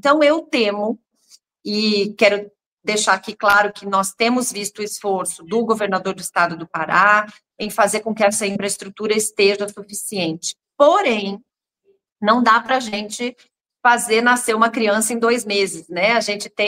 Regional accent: Brazil; Como brasileira, fico bastante preocupada

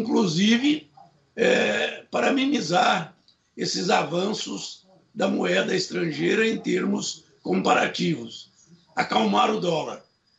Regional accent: Italy; O meu país de origem é a Itália. Estou assustado.

